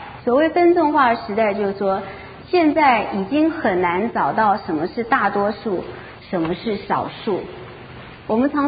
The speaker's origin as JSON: {"language": "Chinese", "country": "Taiwan", "said": "尤其是我是从台湾来的，我特别感受得到"}